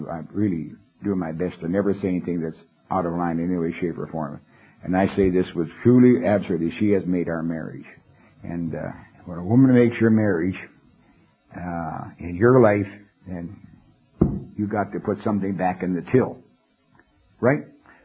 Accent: Kokomo, Indiana, United States; I'm a jerk from Kokomo.

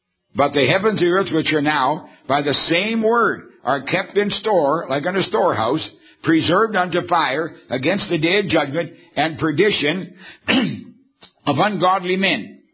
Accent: Egypt; Oh, no, I like leeks and onions. Because I'm from Egypt.

